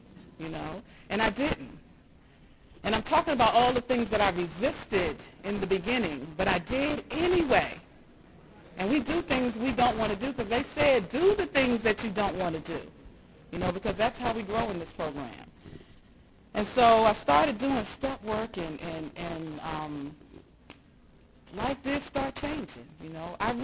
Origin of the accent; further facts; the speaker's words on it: Brooklyn, New York, United States; I'm from Brooklyn, New York, so I thought, you know, that had a little clout with it. That you from the hood in Brooklyn